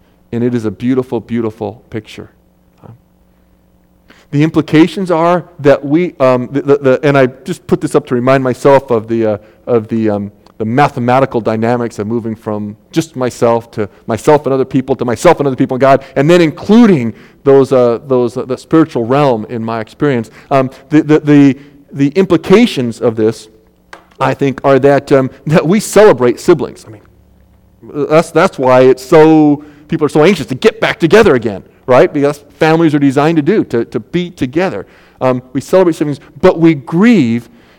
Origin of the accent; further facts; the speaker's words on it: Oak Harbor, Washington, United States; I grew up in Oak Harbor, being able to walk into a lot of different stores and just charge them.